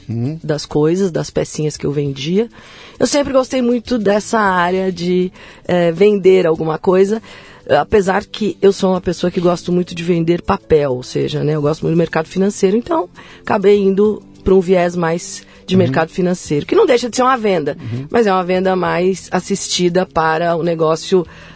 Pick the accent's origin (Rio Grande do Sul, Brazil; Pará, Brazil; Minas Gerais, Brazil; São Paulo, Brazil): São Paulo, Brazil; São José do Rio Preto; born there; Eu sou de São José do Rio Preto, e em São José do Rio Preto a gente ainda fala o dono da firma.